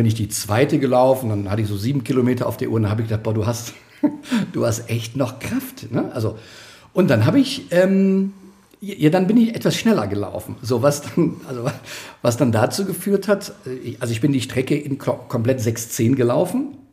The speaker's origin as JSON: {"language": "German", "region": "Rhineland", "country": "Germany", "said": "Also wir als Rheinländer"}